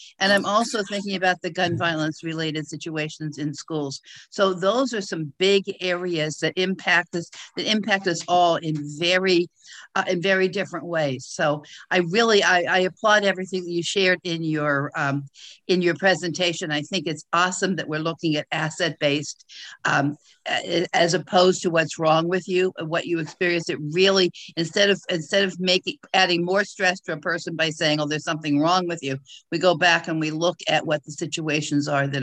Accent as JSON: {"language": "English", "town": "Chatham Borough", "region": "New Jersey", "country": "United States", "said": "from Chatham Borough."}